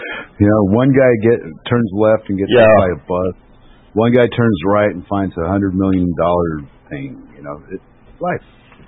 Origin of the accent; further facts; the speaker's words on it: United States; I'm such an American here. It's so weird.